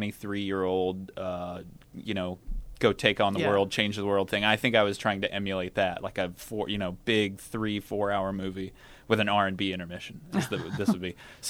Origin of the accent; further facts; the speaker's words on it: Oxford, Ohio, United States; We shot it in the summer of 2007, back in my hometown in Oxford, Ohio.